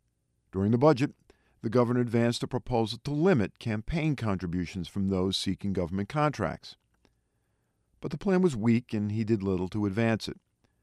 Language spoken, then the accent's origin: English; New York, United States; As a New Yorker, it is the latest in a nauseating string of scandals.